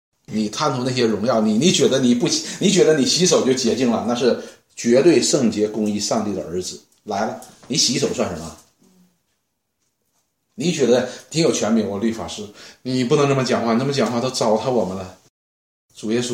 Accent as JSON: {"language": "Chinese", "region": "Northeast China", "country": "China", "accent": "Northeastern Mandarin", "said": "用我们东北话说叫光杆司令"}